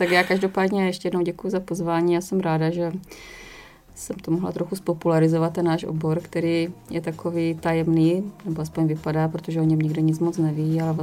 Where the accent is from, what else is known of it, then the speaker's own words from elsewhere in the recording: Šumperk, Olomouc Region, Czechia; born there; protože jsem se narodila v Šumperku